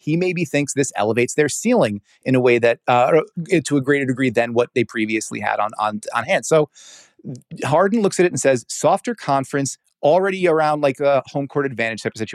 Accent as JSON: {"language": "English", "town": "New York City", "region": "New York", "country": "United States", "said": "he's hung more banners in MSG than the Knicks have in my time here as a New Yorker."}